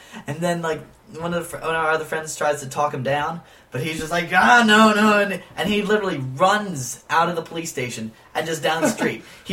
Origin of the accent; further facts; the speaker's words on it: United States; I'm the American. I have rights.